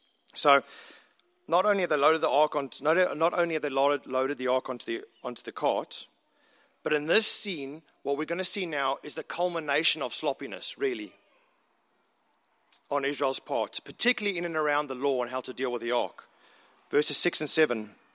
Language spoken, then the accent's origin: English; South Africa; for us, growing up in South Africa